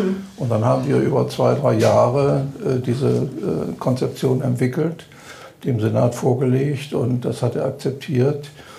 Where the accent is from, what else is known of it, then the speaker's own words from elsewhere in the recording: Bremen, Germany; also born or lived in Delmenhorst; ich bin zwar in Delmenhorst geboren, aber mit einem Lebensjahr dann schon nach Bremen-Middelsbüren gezogen, bis uns da Klöckner vertrieben hat. Mhm. Und dann bin ich im Rand, niedersächsischen Rand, in Plattchen-Werbe gelandet, bin aber dann in Lesum zur Mittelschule gegangen